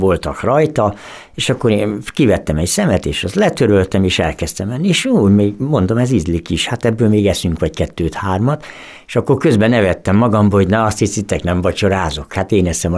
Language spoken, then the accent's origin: Hungarian; Nyírtelek, Szabolcs-Szatmár-Bereg, Hungary; also born or lived in Balkány / Berkesz; ők elvittek Nyírtelekre. És én ott nevelődtem körülbelül 3-4 évig, és ők beadtak Balkányba egy ilyen gyermekotthonba.